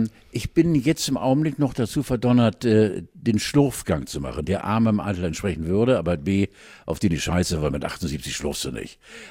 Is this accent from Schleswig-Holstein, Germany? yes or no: yes; Schleswig-Holstein, Germany; als Schleswig-Holsteiner in Hamburg.